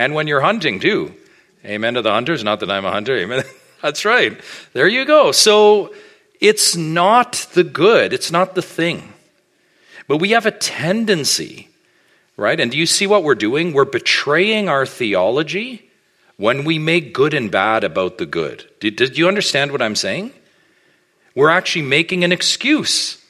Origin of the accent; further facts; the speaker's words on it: Oshawa, Ontario, Canada; of course I grew up in Oshawa